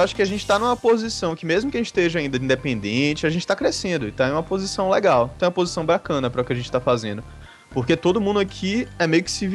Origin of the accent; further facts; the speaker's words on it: Salvador, Bahia, Brazil; also born or lived in Aracaju; Eu passei 10 anos lá, mas eu sou de Salvador.